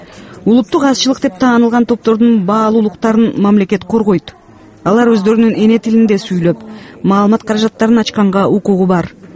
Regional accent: Kazakhstan; Мен өзүм Казакстанда туруп өскөм. Ал жакка тез-тез каттап турам.

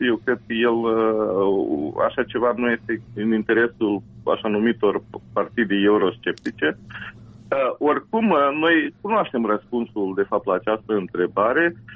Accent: Moldova; chiar dacă suntem moldoveni

